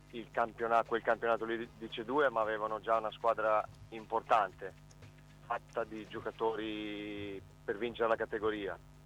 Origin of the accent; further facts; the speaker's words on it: Cesena, Emilia-Romagna, Italy; Sono nato proprio a Cesena